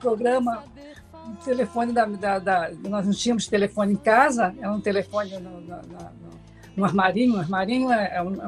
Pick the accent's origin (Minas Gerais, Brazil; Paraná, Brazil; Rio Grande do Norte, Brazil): Minas Gerais, Brazil; Lavras; also born or lived in Governador Valadares; now in Rio de Janeiro, Brazil; Morava em Minas Gerais, sou mineira, de Governador Valadares, me criei em Lavras.